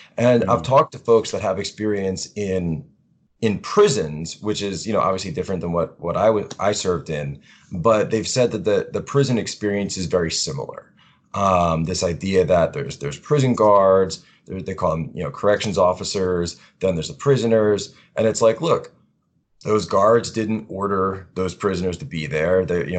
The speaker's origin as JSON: {"language": "English", "town": "Philadelphia", "region": "Pennsylvania", "country": "United States", "said": "Originally from Philadelphia, Pennsylvania area."}